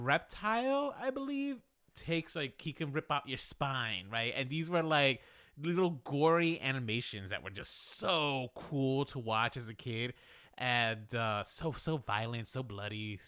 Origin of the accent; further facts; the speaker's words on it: New York City, New York, United States; Because I remember growing up in the Bronx, like, passing by Fordham Road